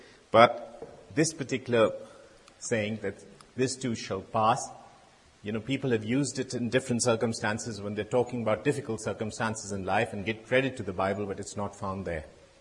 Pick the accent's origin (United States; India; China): India; We, as a young child in India, or a young boy growing up in India, I was an army brat.